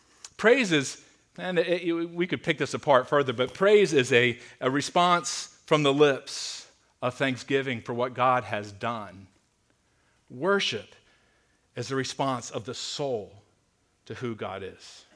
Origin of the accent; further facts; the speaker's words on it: New Jersey, United States; this may be the result of growing up in New Jersey with parents from Tennessee, this is the way I talk